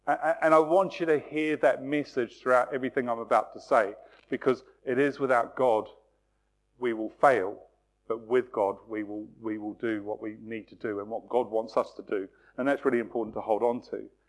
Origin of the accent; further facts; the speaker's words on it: New Plymouth, Taranaki, New Zealand; I come from New Zealand. And I used to live in this place called New Plymouth. It's like the old Plymouth, but different. And it's kind of on the coast of New Zealand, but it sits on a peninsula on the west coast of New Zealand.